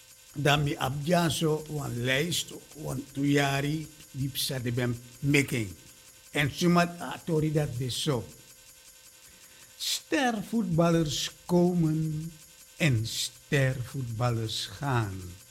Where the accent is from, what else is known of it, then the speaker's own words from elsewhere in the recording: Suriname; wij ook als Surinamers grote voetballers gehad hebben